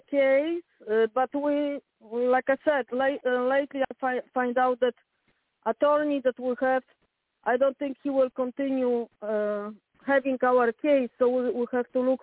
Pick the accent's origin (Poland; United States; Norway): Poland; English is a second language; me and my brother, we paid for my mom we're from Poland, so we want to transfer mom's body to Poland.